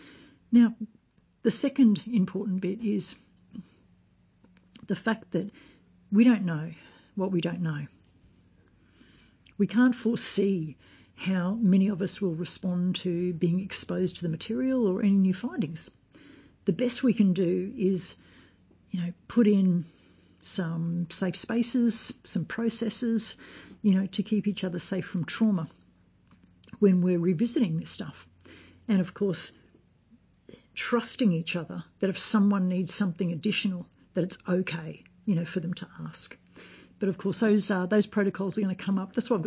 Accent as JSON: {"language": "English", "country": "Australia", "said": "as an Australian researcher, that's all readily available to me."}